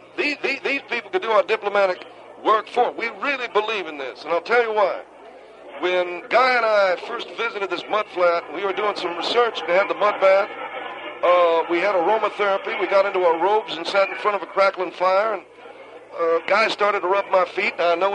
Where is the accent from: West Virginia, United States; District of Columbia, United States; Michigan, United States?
West Virginia, United States; accent: West Virginia; Well, that's my West Virginia accent, I guess.